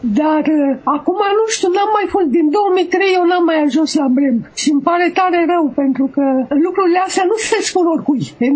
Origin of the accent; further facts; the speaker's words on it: Romania; În momentul în care eu spuneam că sunt din România